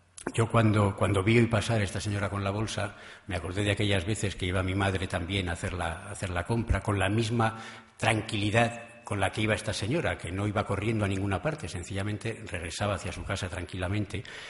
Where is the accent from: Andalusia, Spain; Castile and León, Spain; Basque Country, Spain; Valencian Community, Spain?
Basque Country, Spain; Bilbao; born there; now in Madrid, Spain; Yo nací en Bilbao, hace ya 35 años que vivo en Madrid, y mi familia y yo pasábamos las vacaciones en un hermoso pueblo costero que se llama Lekeitio